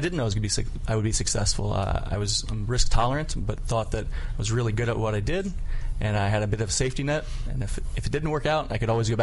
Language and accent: English; Norfolk, Virginia, United States; Hampton Roads, Norfolk, Virginia.